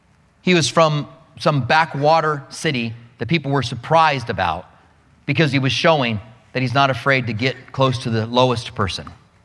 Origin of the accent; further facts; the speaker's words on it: Gallup, New Mexico, United States; I grew up in Gallup.